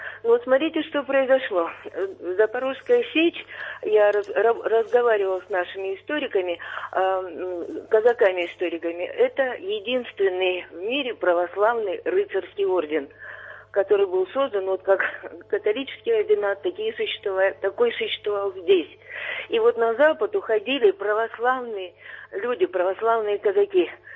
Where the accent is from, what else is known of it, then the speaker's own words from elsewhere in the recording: Krasnodar Krai, Russia; я сама казачка, и мои предки запорожские казаки. Я кубанская.